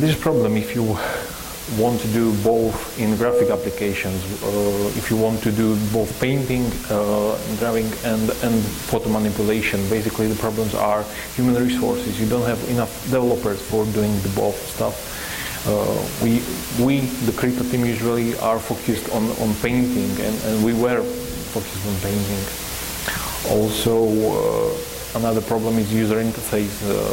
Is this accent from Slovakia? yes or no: yes; Slovakia; English is a second language; I come from Slovakia, that's why my surname is so complicated. And I work in a Finnish company in Slovakia called Ixonos. Currently I'm in a project working for Nokia in Munich in Germany